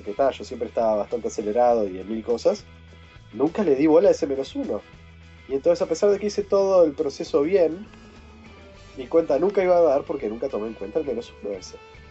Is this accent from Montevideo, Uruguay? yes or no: no; Maldonado, Uruguay; Nacido y criado en Maldonado.